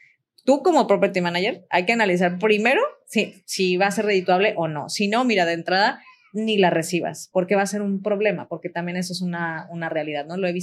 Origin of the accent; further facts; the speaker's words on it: Michoacán, Mexico; en hoteles, en Michoacán, de donde soy originaria